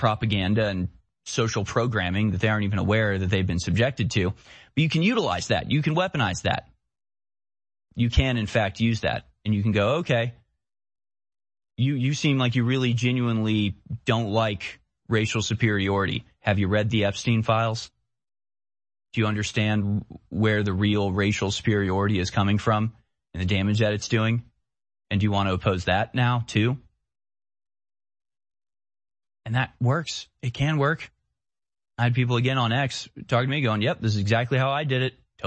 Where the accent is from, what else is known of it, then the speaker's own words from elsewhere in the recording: United States; yeah, I'm an American.